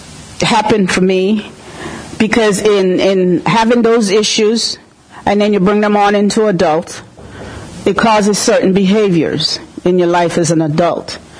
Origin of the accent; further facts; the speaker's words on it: Philadelphia, Pennsylvania, United States; Because I'm from Philadelphia. I lived in Philadelphia 30, 40 something years.